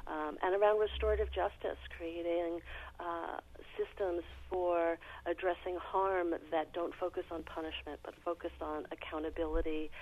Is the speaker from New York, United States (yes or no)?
yes; New York City, New York, United States; now in Oregon, United States; Well, I was raised in New York City, which is a very different place demographically than Oregon.